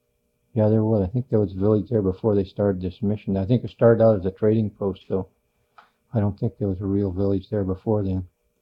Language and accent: English; Nenana, Alaska, United States; also born or lived in Tanana Crossing; I was born in Tanana Crossing in April 26, 1925, and my dad and mother were missionaries there at the time I was born, and I lived there for till I was just 1 year old, and then we moved from there to Nenana.